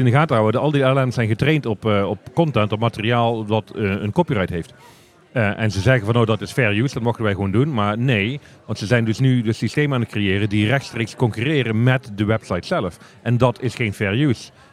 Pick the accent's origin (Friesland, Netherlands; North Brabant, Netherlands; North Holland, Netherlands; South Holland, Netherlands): North Brabant, Netherlands; Geen Hollander, ik ben wel Nederlander, ik ben Brabander.